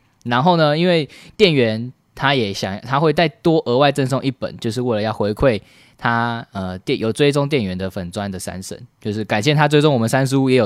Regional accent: Yilan County, Taiwan; also born or lived in Taipei; 我前一阵子不是从台北搬回宜兰嘛，

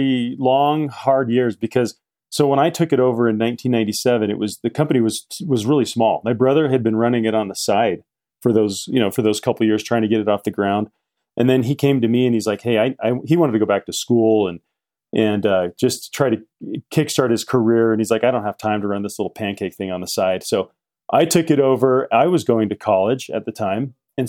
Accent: Salt Lake City, Utah, United States; now in Midway, United States; I grew up in Salt Lake City and then I lived there for a long time. And then we moved up to Midway, Utah about 9 years ago.

